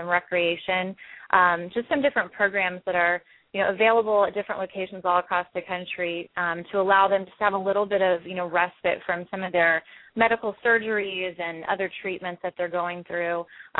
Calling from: Virginia, United States; And I am currently calling from Northern Virginia, right outside the D.C. area.

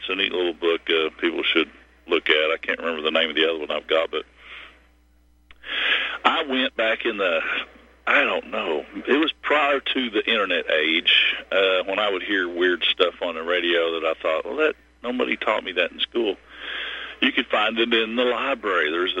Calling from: Kentucky, United States; I'm still reporting from Kentucky.

